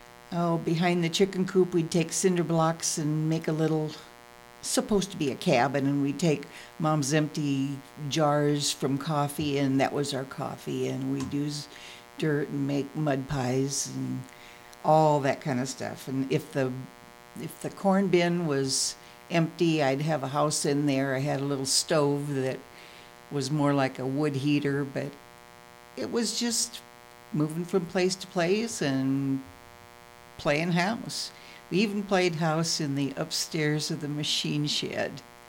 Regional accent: Norway, Iowa, United States; also born or lived in Cedar Rapids; I was born in Cedar Rapids, Iowa, at Mercy Hospital, September 14th, 1949.

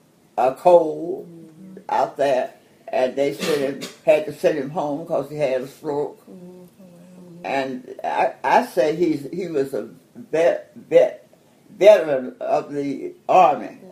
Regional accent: Kansas City, Missouri, United States; And I said, "Yes, I'm from Kansas City." I said, " … that's what it is."

